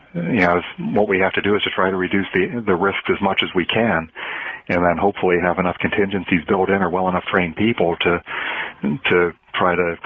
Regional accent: Ohio, United States; As I mentioned before, I grew up in Ohio

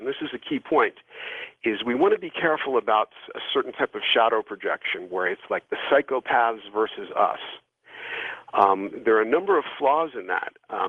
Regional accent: England, United Kingdom; especially as an English person who's pretty good at reading text

